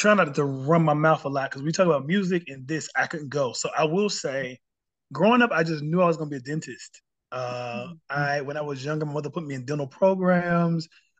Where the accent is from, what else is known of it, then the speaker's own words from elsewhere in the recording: Charlotte, North Carolina, United States; I'm from Charlotte, you know.